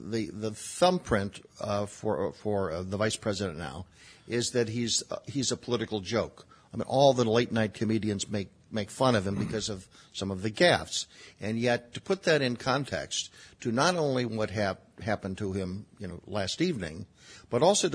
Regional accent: Chicago, Illinois, United States; from Chicago.

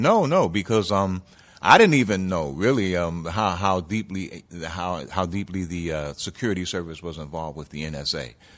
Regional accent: East Coast, United States; I'm from the East Coast, New York, New Jersey area.

